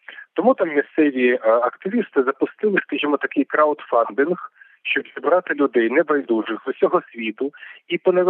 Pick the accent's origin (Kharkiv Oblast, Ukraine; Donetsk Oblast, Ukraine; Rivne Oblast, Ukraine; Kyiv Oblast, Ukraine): Kharkiv Oblast, Ukraine; Kharkiv; Оскільки я сам харків'янин, у мене харківський регіон мій рідний